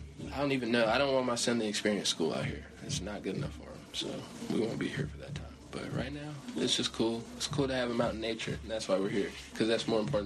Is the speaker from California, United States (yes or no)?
no; Chicago, Illinois, United States; Like, man, I'm from Chicago. My family's from Chicago.